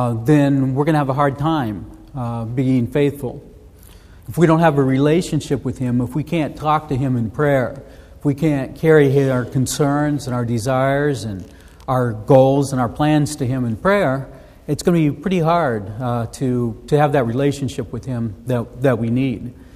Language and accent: English; Pacific Northwest, United States; but I grew up in the Northwest, and one of the things in the fall, it was time to pick the apples